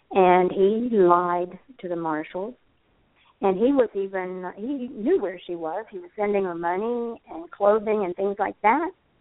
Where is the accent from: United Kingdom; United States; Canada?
United States; Point Pleasant; the Columbus Dispatch, where this took place, and my hometown of Point Pleasant.